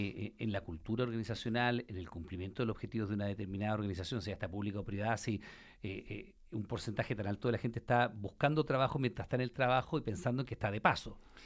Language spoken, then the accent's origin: Spanish; Chile; nosotros seguimos estando como trabajadores chilenos menos conformes o menos satisfechos